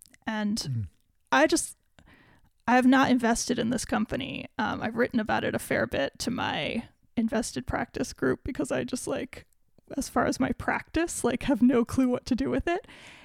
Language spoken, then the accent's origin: English; United States; But I, as an American, am used to the US being like number one market for most companies.